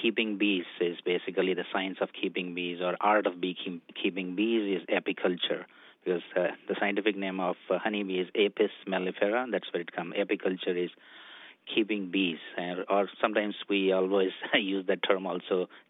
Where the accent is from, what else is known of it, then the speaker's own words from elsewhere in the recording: India; so I'm originally from India.